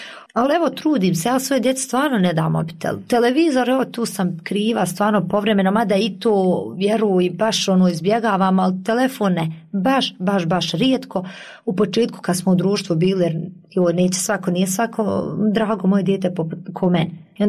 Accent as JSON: {"language": "Bosnian", "town": "Kalesija", "region": "Federation of Bosnia and Herzegovina", "country": "Bosnia & Herzegovina", "said": "Ja sam iz Kalesije"}